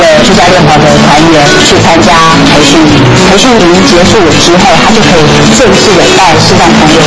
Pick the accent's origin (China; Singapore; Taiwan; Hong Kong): Taiwan; 我是台湾人。